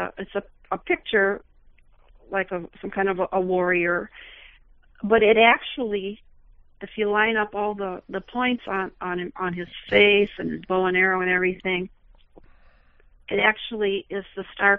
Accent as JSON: {"language": "English", "region": "Illinois", "country": "United States"}